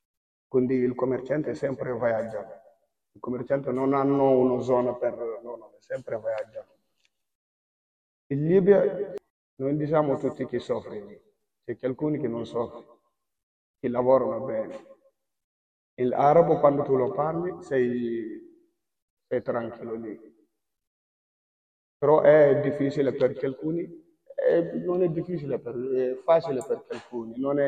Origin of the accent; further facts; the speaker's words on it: Senegal; Italian is a second language; now in Italy; vengo dal Senegal e pure dal Salon. Io sono cresciuto sul Baifani. Ho iniziato dal Touba, ho fatto il Touba tanti anni. Una zona lì si chiama Ndamato.